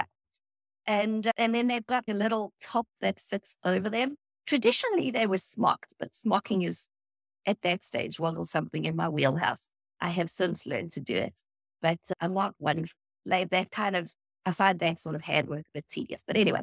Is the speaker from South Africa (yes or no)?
yes; South Africa; I mean, growing up in South Africa, we are much more conservative.